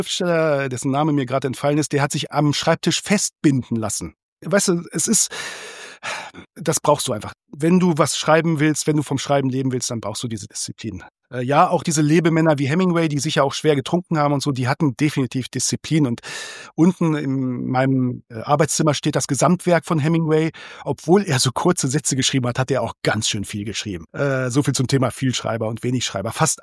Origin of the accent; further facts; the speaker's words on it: Northern Germany, Germany; für mich als Norddeutscher